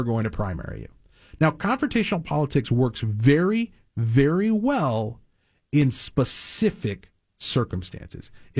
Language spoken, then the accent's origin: English; Cottage Grove, Minnesota, United States; We're in Albertville. That's the city where I hail from. And I grew up in Cottage Grove, which is kind of a similar community on the opposite end of the metro area.